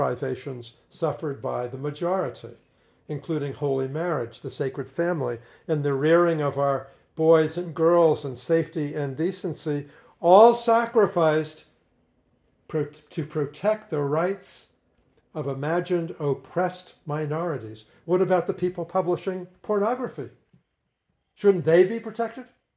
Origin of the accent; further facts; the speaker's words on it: New England, United States; You know, I'm from Northern New England